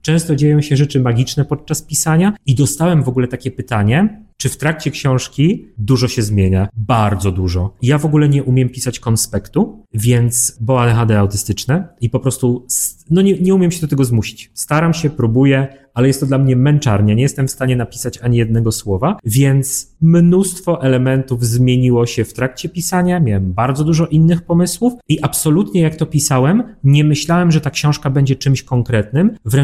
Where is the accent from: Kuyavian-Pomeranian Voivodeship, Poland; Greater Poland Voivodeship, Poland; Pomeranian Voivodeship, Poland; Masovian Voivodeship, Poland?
Masovian Voivodeship, Poland; Warsaw; Więc ja jestem warszawiakiem dopiero w drugim pokoleniu.